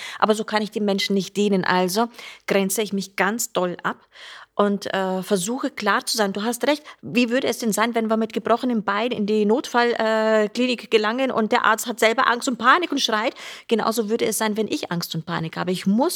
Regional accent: Nuremberg, Bavaria, Germany; in Nürnberg damals, meine Heimatstadt

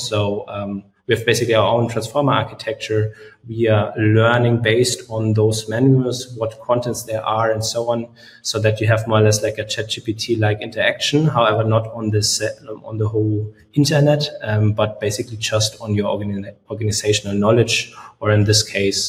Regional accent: Munich, Bavaria, Germany; English is a second language; like we are from Munich, at least I am actually

